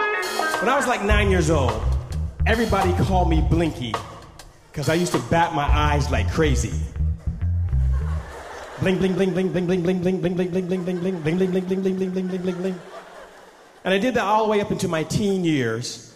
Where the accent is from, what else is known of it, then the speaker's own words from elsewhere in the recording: Oakland, California, United States; I grew up on East 14th in Oakland, California.